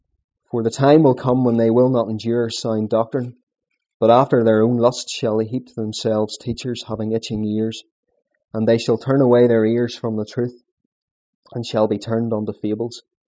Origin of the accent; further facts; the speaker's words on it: Bangor, United Kingdom; born there; I was born in Bangor on the 4th of October 1976 into a Christian home.